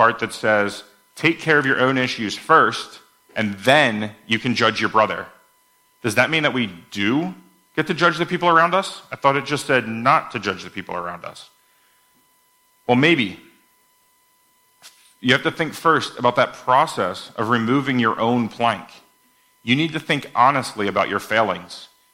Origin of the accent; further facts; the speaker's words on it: United States; I had an analogy here that might only work because I'm an American